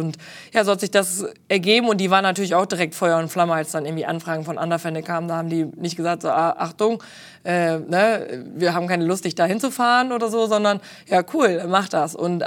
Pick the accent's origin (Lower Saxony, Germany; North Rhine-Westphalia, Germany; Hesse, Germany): Lower Saxony, Germany; Vanrode; ich komme ja aus Vanrode, das ist nochmal 3-4 Kilometer entfernt von Spelle.